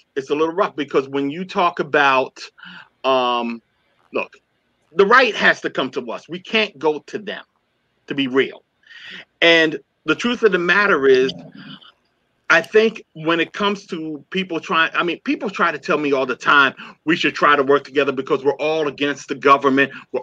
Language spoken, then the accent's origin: English; New Brunswick, New Jersey, United States; And he moved from my hometown, from my town here in New Brunswick, New Jersey.